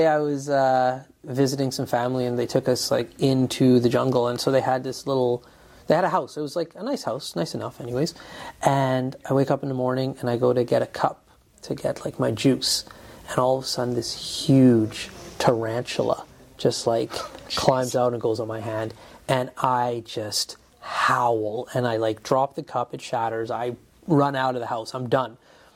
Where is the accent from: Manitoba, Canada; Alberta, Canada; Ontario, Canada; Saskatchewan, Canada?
Alberta, Canada; Fort McMurray; I grew up here in Fort McMurray, so I'm used to like the forest that we have.